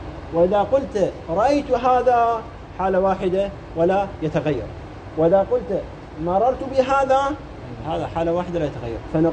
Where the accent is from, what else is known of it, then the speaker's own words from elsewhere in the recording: Iraq; عندنا في العراق